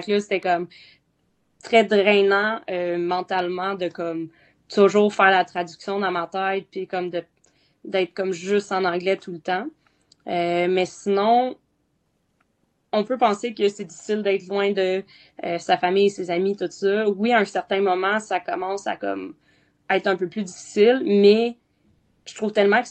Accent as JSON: {"language": "French", "region": "Quebec", "country": "Canada", "moved": "yes", "said": "Quand je suis partie du Québec, moi, je suis partie avec l'idée en tête qu'il était hors de question que je revienne au Québec sans un contrat pour les ligues mineures."}